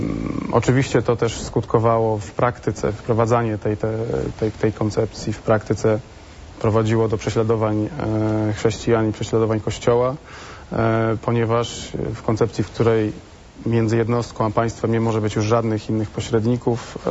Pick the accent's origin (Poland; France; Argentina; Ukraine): France; Lourdes, Occitanie; ponieważ sam pochodzę z Lourdes. Jestem szczególnie przywiązany do tego miejsca.